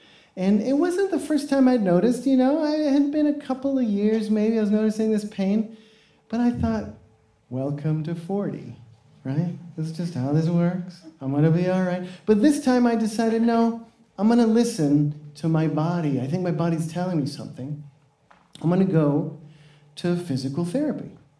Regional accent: Guatemala; But did you know that Guatemala, my home country, has one Olympic medal to our name?

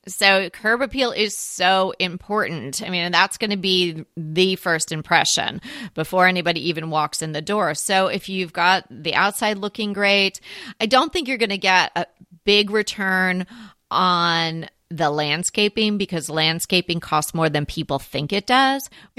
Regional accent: East Coast, United States; I had never heard that phrase before growing up on the East Coast.

